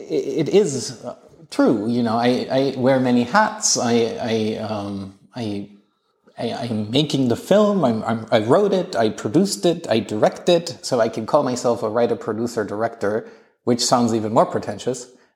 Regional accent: Germany; I come from a family where I grew up in Germany, so everything is very structured.

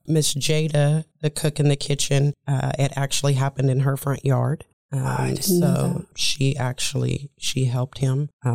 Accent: Topeka, Kansas, United States; also born or lived in Paris, Texas; So I was born in Paris, Texas, but I've been raised in Topeka all my life.

